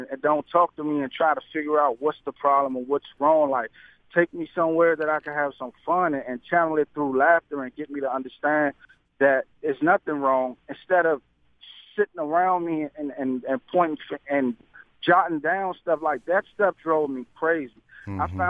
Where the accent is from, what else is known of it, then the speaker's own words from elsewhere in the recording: Washington, District of Columbia, United States; I was a young man growing up in Washington, D.C., and I had mental issues. I'm 31 years old right now.